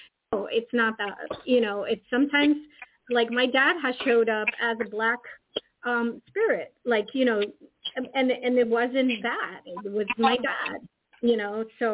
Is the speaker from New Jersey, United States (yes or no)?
no; New York, United States; You know, guys, I'm from New York, so there's no tornadoes in New York.